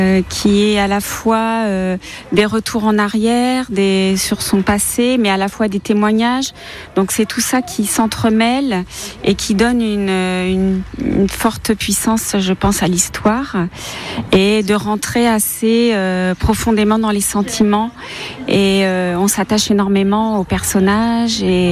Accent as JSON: {"language": "French", "town": "Saint-Cyr-sur-Loire", "region": "Centre-Val de Loire", "country": "France", "said": "je suis de Saint-Cyr-sur-Loire"}